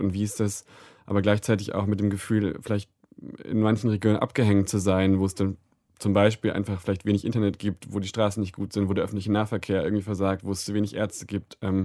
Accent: Lower Saxony, Germany; Ganz grob, ich komme aus Niedersachsen, ich werde über die Elbe gehen.

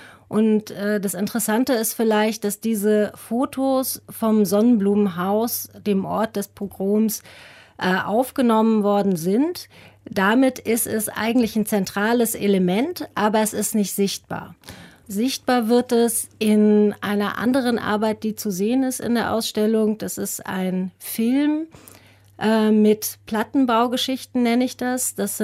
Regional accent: Rostock, Mecklenburg-Vorpommern, Germany; Ich bin in den 90er Jahren, war ich Teenager, bin in Großklein groß geworden und in Lichtenhagen.

